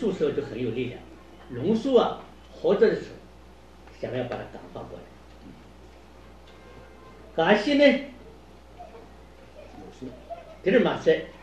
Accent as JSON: {"language": "Chinese", "region": "Tibet", "country": "China", "said": "但是依照我们西藏人大家所传说的"}